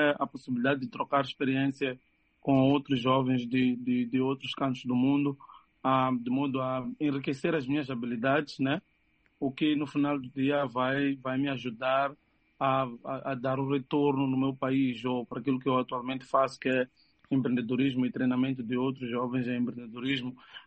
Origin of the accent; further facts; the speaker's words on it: Mozambique; nunca perguntam onde é que é Moçambique, eles sempre perguntam de que parte da África tu és